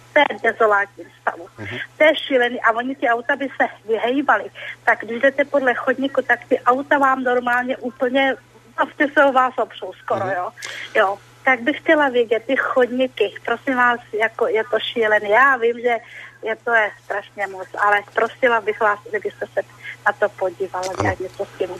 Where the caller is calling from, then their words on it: Najberk, Central Bohemian Region, Czechia; no já jsem volám z Najberka